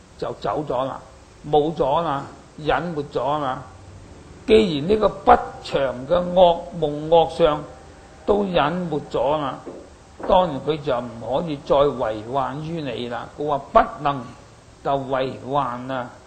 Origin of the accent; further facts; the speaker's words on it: Hong Kong; 因為我出生於香港，長大於香港。